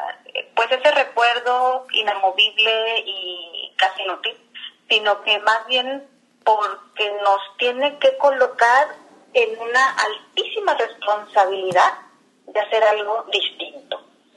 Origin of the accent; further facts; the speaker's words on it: Puerto Vallarta, Jalisco, Mexico; yo crecí aquí en Vallarta, soy vallartense